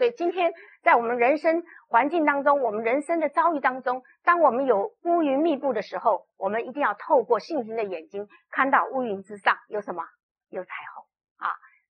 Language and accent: Chinese; China; 像我们中国人坐月子啊，都也是用酒